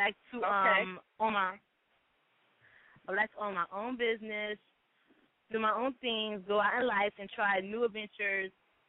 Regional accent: Hollywood, Florida, United States; Hollywood, Florida.

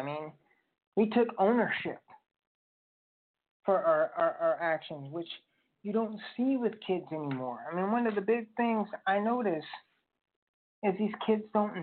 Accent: Germany; I come from Germany. I come from post-World War Hitler.

